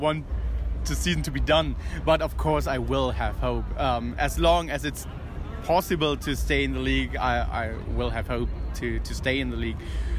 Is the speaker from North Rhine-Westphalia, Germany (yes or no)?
yes; Münster, North Rhine-Westphalia, Germany; No, I wasn't. I was in my hometown in Münster to the Easter holidays.